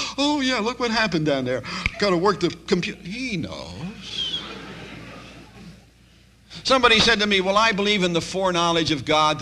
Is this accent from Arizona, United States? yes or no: no; Philadelphia, Pennsylvania, United States; born there; Now, when I was born in South Philly on the wrong side of the tracks.